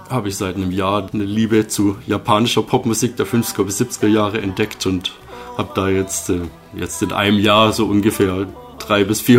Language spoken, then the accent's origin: German; Böblingen, Baden-Württemberg, Germany; now in Tübingen, Germany; Ich komme ursprünglich aus Böblingen, bin dann irgendwann zum Studium hier nach Tübingen gekommen